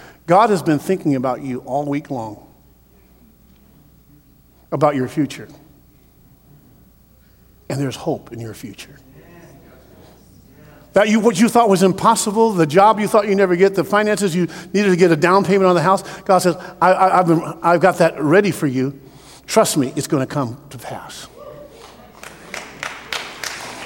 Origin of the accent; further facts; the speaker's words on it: Portland, Oregon, United States; I'm a kid from Portland, Oregon, and if I make it down to Los Angeles, I'll do well.